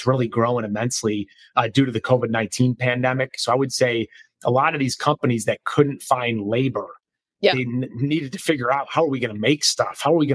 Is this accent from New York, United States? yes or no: yes; Rochester, New York, United States; now in Charlotte, United States; Born and raised in Rochester, New York, and found my way to greener pastures and sunny weather down in the Carolinas. So relocated down to Charlotte, North Carolina about 2 years ago.